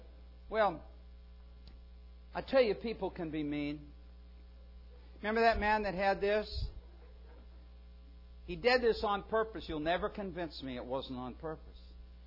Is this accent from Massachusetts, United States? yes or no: no; Nebraska, United States; Now, I grew up in Nebraska, and I love carrots.